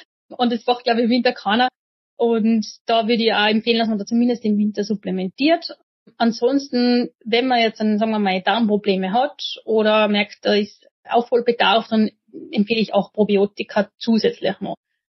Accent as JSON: {"language": "German", "town": "St. Johann in Tirol", "region": "Tyrol", "country": "Austria", "said": "Einen in St. Jan in Tirol, wo ich her bin"}